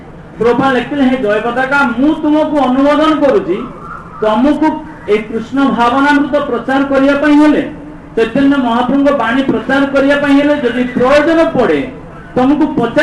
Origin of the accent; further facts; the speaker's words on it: Odisha, India; ମୁଁ ଓଡ଼ିଆ ପିଲା ଗୁରୁମା କହୁଛେ ତ ମୁଁ ବାର୍ଗେନିଂ କରିଦେଲେ କଣ କରିଦେବି ଆଉ।